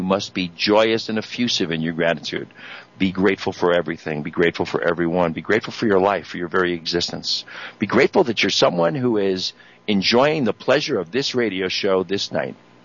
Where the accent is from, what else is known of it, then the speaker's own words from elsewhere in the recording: Colorado, United States; in my home state here of Colorado